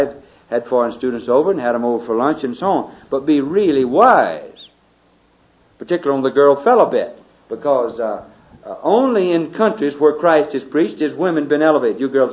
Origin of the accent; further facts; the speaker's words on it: Alabama, United States; Like years ago in my home country in Alabama, a Negro's testimony wouldn't bear the same as a white testimony